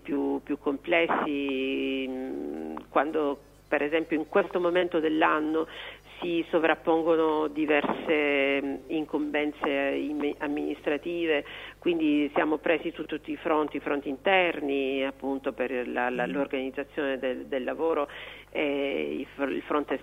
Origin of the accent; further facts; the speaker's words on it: Palermo, Sicily, Italy; Io sono palermitana.